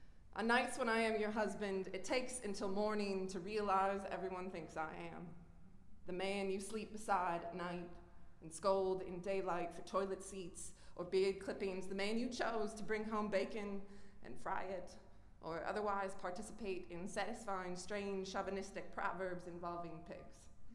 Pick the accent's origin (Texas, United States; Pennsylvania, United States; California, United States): California, United States; I grew up in the Bay Area in like a working class aesthetic